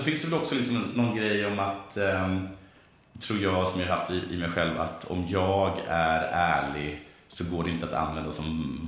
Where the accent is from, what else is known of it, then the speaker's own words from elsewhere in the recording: Halland County, Sweden; accent: Halland; så låter jag kanske mer liksom stockholmare om jag talar med en stockholmare. Mm. Och mer som en hallänning. Som är mitt naturliga sätt att tala nu.